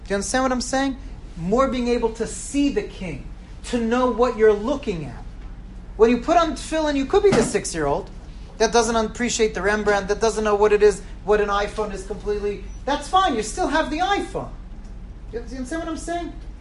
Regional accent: Five Towns, New York, United States; I could say that I grew up in the Five Towns. I was one of them.

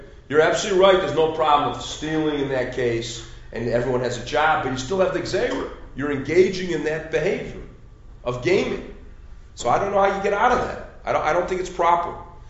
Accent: Peoria, Illinois, United States; I was a little boy growing up in Peoria, Illinois.

